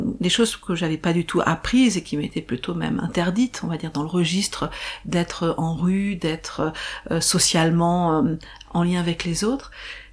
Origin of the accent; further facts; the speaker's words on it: Lille, Hauts-de-France, France; Je viens de Lille, dans le nord de la France, et il y a 31 ans, j'avais 20 ans